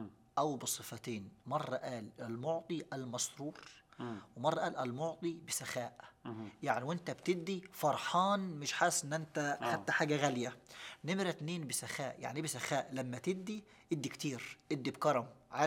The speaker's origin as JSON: {"language": "Arabic", "country": "Iraq", "said": "عندنا في العراق"}